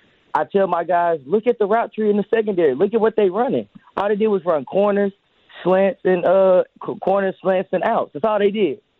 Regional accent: Rocky Hill, South Carolina, United States; Guys, I'm from Rocky Hill, South Carolina. That should ring a bell about all the greats there.

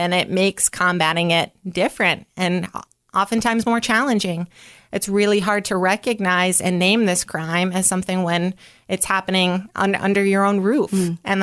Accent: Humboldt, South Dakota, United States; I'm born and raised in Humboldt and the South Dakota girl

